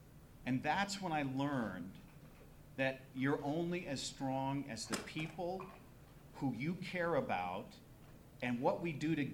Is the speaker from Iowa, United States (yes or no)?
yes; Brooklyn, Iowa, United States; the same opportunity to live the American dream that I had growing up in Brooklyn, Iowa.